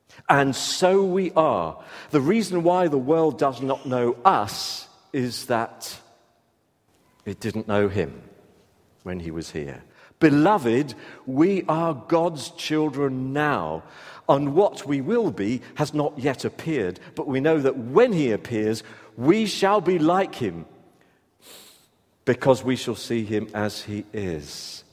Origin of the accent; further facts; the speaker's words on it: South West England, United Kingdom; because I'm a southerner, basically. Not a southwesterner, I'm sorry. I am by acclimatization, but originally southwest. I'm British.